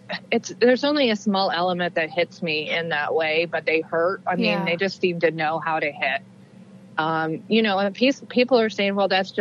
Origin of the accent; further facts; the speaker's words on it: Wichita, Kansas, United States; I worked with the Wichita Eagle in Kansas, my hometown paper, for several weeks.